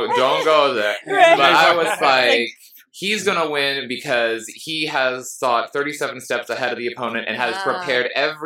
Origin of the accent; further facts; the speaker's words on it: Marion, United States; In my hometown, there is a giant asylum / prison that sits on a hill surrounded by boulders with a barbed wire fence, guard towers, the whole shebang. And when I was little, I lived in my grandma's house down the street